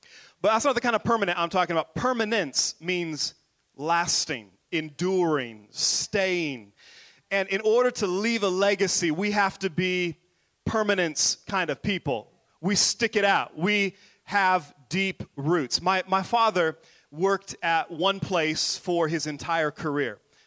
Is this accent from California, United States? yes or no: no; Skyway, Washington, United States; I grew up in Skyway, which is really more of a ghetto area in South Seattle.